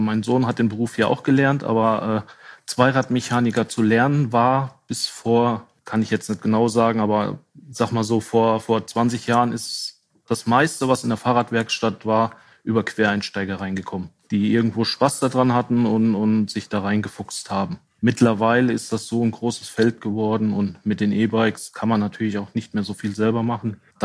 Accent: Wittgenstein, North Rhine-Westphalia, Germany; ich komme gebürtig aus Wittgenstein, das ist hinterm Sauerland.

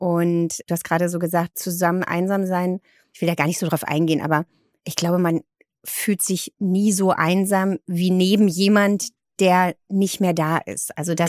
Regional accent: Berlin, Germany; als Berlinerin

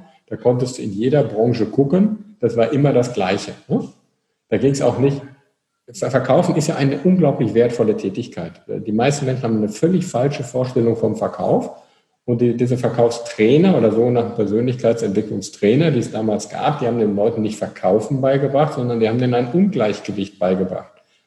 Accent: North Rhine-Westphalia, Germany

